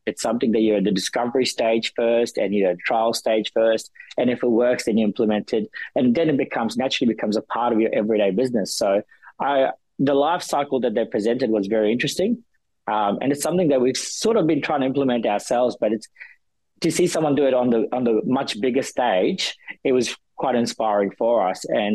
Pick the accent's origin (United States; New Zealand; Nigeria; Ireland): New Zealand; that was kind of my highlight, being a Kiwi.